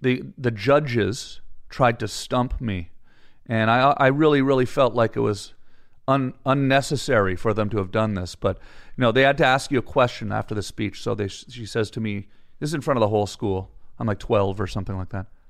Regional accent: Ottawa, Ontario, Canada; now in Hollywood, United States; I'm from Canada, Ottawa, Canada.

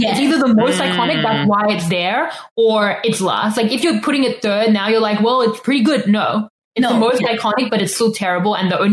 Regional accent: Australia; And the thing is, like, I don't think as Australians we'd ever do this.

